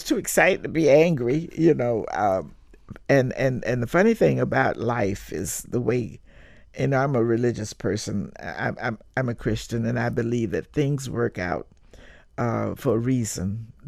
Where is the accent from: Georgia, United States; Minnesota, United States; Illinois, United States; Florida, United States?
Florida, United States; Williston; born there; I was born right here in Florida, in Williston, Florida.